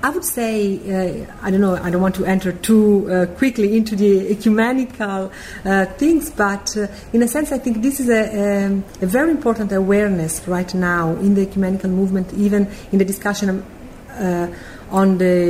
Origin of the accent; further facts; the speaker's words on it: Rome, Lazio, Italy; English is a second language; I was born in Rome and I grew up in a Catholic family